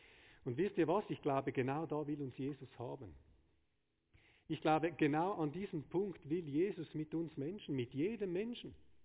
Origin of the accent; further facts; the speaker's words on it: Switzerland; das ist wie so mein tägliches Gipfeli, jetzt als Schweizer.